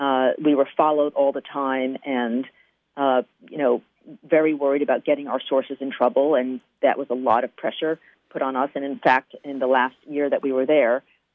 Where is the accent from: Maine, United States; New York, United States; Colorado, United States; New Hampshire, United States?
New York, United States; Manhattan; Well, I grew up in Manhattan, sort of the farthest you can get from Yamhill, Oregon.